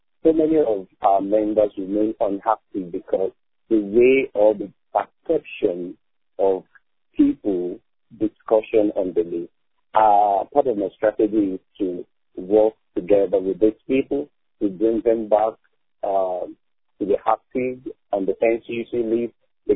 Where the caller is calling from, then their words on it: Lagos, Nigeria; calling from Lagos, Nigeria.